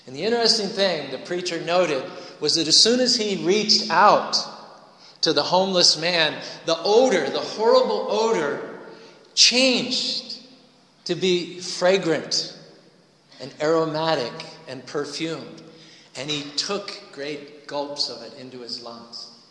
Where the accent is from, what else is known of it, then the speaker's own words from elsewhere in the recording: Utah, United States; We're from Utah, right? We know all about multi-level marketing.